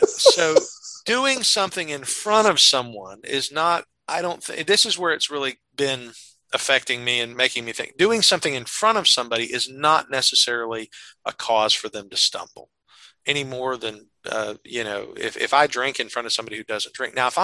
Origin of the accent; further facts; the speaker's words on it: the South, United States; Well, it's because we're both from the South.